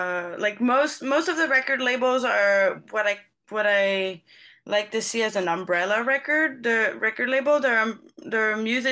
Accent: Montreal, Quebec, Canada; I'm from Montreal originally.

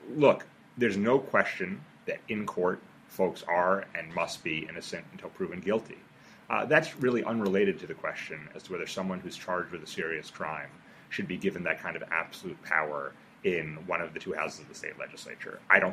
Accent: Brooklyn, New York, United States; I'm from Brooklyn. I represent Brooklyn and Lower Manhattan.

